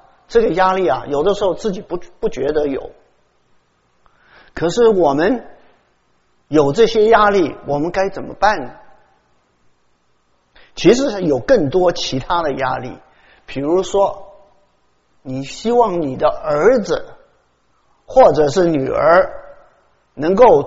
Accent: Taichung, Taiwan; 我在台湾长大的，那我长大的那个地方呢是台中的大肚山。

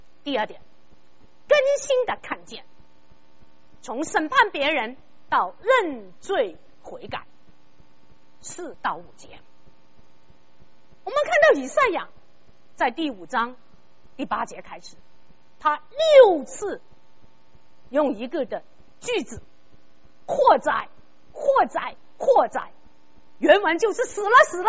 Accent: Guangdong, China; 我们广东人有一句话很经典的，泥水佬开门口，过得自己过得人

